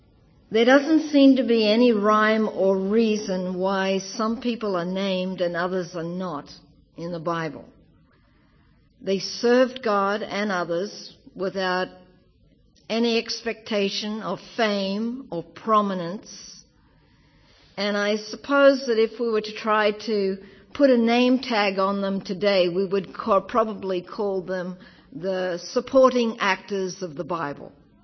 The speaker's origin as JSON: {"language": "English", "town": "Toowoomba", "region": "Queensland", "country": "Australia", "said": "I'm from Australia. I came from a town called Toowoomba, the Aboriginal name, and it actually means the black swamp."}